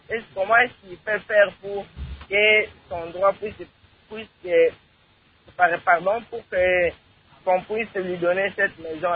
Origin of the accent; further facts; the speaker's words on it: Manono, Tanganyika, DR Congo; par exemple, ici chez nous à Manono